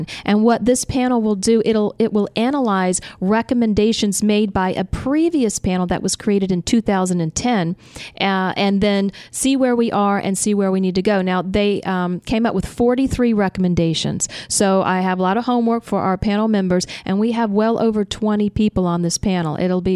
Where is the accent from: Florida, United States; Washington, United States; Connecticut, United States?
Florida, United States; Now, listen, Long Islanders, I'm from Florida, Central Florida. I went to University of Florida.